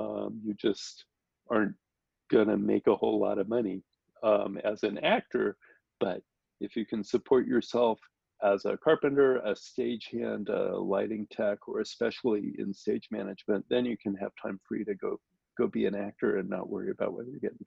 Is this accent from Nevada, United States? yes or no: yes; Las Vegas, Nevada, United States; I grew up in Las Vegas, and we would be, I was in the Las Vegas Boys Choir, and I was just a little carefree kid.